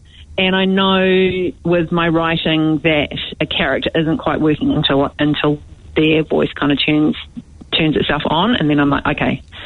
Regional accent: Dunedin, Otago, New Zealand; I grew up in Dunedin

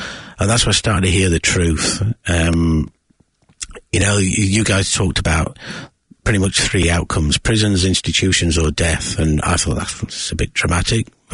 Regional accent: Yorkshire and the Humber, United Kingdom; Growing up in South Yorkshire in England, you know, very much a pub culture.

